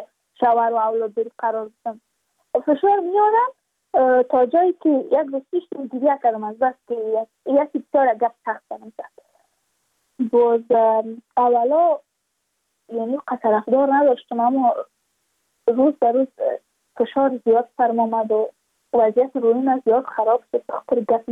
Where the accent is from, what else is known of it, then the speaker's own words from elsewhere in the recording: Badakhshan, Afghanistan; چون ما از بدخشان هستیم یعنی منطقای دور دستش به فروش رفتم